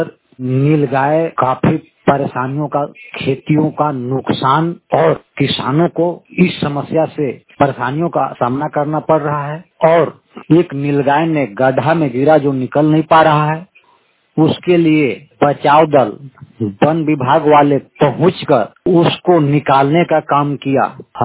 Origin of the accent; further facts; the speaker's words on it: Jharkhand, India; मैं झारखंड के पलामू डिस्ट्रिक्ट से हूँ।